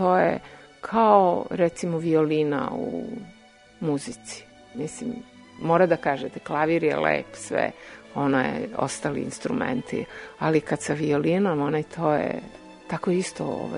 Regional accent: Belgrade, Serbia; Ja sam rasla, rođena u Beogradu, rasla na Zvezdari.

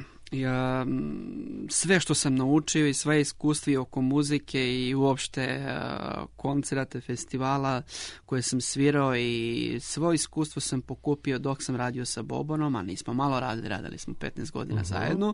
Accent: Vladičin Han, Southern and Eastern Serbia, Serbia; sam iz Vladičinog Hana na jugu

